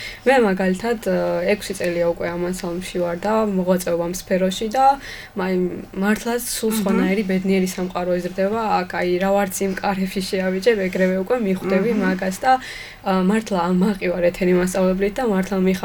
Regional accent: Adjara, Georgia; ჩვენი კუთხის სიმღერა, აჭარული სიმღერები

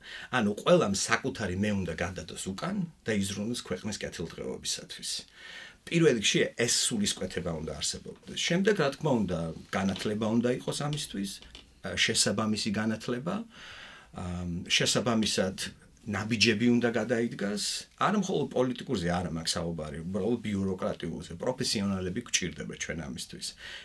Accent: Batumi, Adjara, Georgia; სამი წელი არ ყოფილვარ ბათუმში და ბათუმში გავიზარდე ფაქტიურად, აქ გავატარე ჩემი სტუდენტობა.

